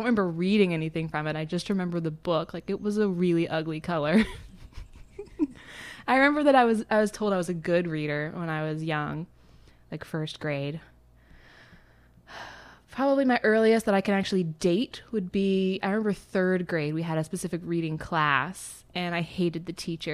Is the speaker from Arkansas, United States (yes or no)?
yes; Arkansas, United States; now in Boston, United States; people are always asking me when they find out that I'm from Arkansas, they say that I don't have an accent. I do use y'all casually. But they say I don't have an accent. And now I live in Boston now